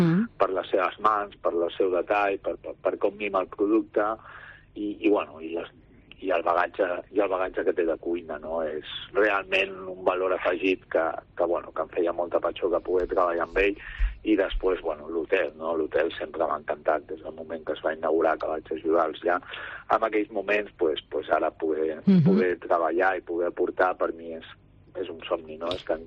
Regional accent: Vilanova i la Geltrú, Catalonia, Spain; Jo sóc d'aquí, del costat, de Vilanova, sempre professionalment m'he criat a Sitges

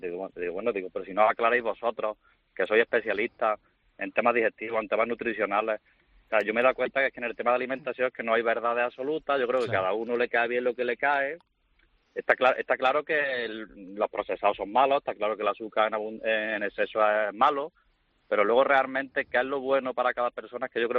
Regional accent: Córdoba, Andalusia, Spain; de Córdoba. Soy fisioterapeuta

